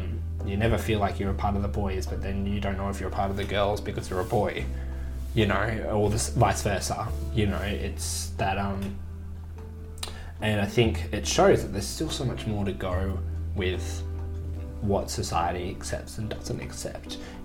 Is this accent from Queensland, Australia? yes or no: yes; Queensland, Australia; born there; But I was born in Queensland, which it hasn't changed.